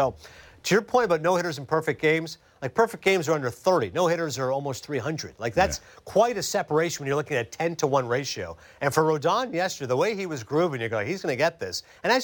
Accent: Toronto, Ontario, Canada; we know this growing up in Toronto

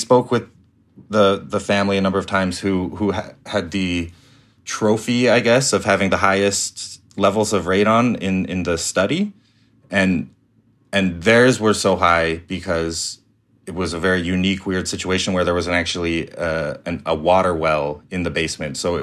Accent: Calgary, Alberta, Canada; I grew up in Calgary and I had no idea about this.

